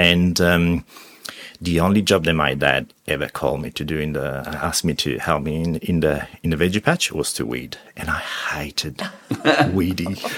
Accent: Piedmont, Italy; I grew up in Italy, north of Italy, mm-hmm. and from a region called Piemonte, in a small farm, but with a very long tradition. So my family has been living in that piece of land and in the house for about seven generations.

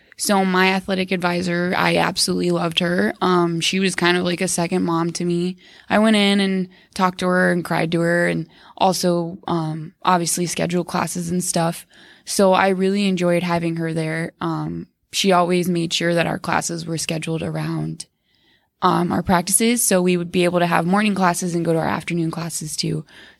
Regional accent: Arizona, United States; I'm from Arizona, so I came 1,200 miles away, and I still really enjoyed going to school here.

